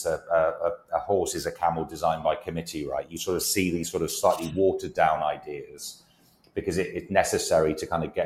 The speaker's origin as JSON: {"language": "English", "country": "United Kingdom", "moved": "yes", "said": "And I think as a Brit, I think it's also equally important. And that's one of the reasons I wanted to move out here."}